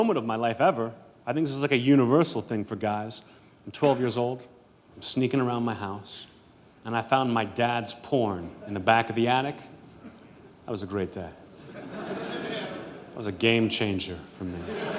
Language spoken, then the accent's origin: English; Pittsburgh, Pennsylvania, United States